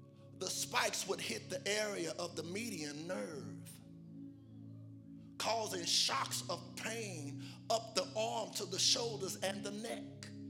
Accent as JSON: {"language": "English", "town": "Hutchins", "region": "Texas", "country": "United States", "tie": "born or raised there", "said": "I grew up in Hutchins, and it's a little country."}